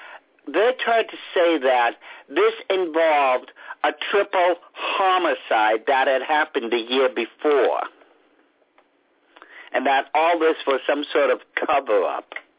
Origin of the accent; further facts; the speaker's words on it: England, United Kingdom; I was a foster child. I'm from England. Dad was from Lisbon. Mom was from Madeiros.